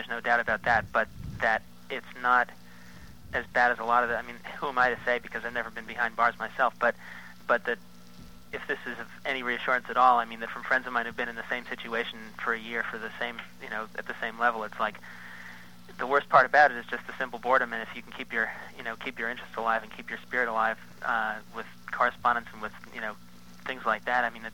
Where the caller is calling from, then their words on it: Berkeley, California, United States; calling from Berkeley.